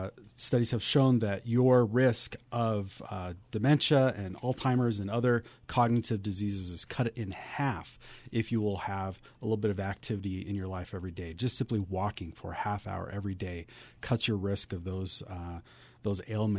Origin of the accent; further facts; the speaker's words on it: California, United States; also born or lived in Utah / Washington / Minnesota / New York; I'm a mutt of culture. I'm originally from California, but we've lived in Utah and Washington and Minnesota and New York and we love the Mountain West, and we're just so glad to be here.